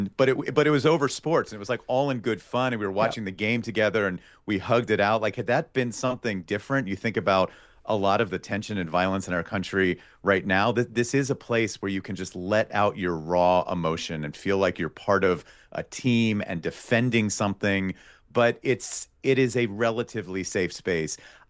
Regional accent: Pittsburgh, Pennsylvania, United States; also born or lived in Philadelphia; I have a lot of Pennsylvania pride. I was born in Philadelphia. My mom was an Eagles, Sixers, Flyers, Phillies fan, you know, in her childhood. And then we kind of moved to Pittsburgh.

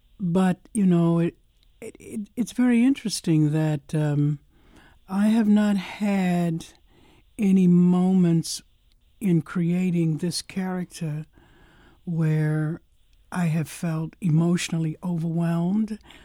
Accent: Baltimore, Maryland, United States; I'm originally from Baltimore

